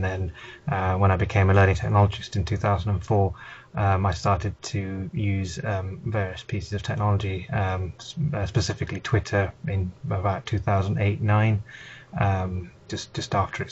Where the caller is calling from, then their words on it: London, United Kingdom; From my house today, in London.